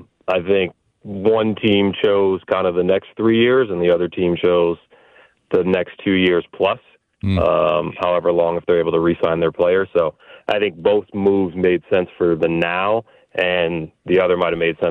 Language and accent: English; Massachusetts, United States; I grew up in Massachusetts, so we all had New York IDs.